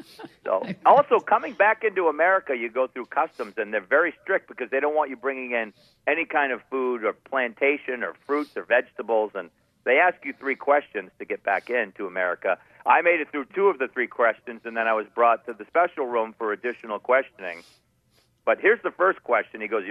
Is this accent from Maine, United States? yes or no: yes; Maine, United States; We're from Maine. We spent $6,000 so we could sit on the beach over there.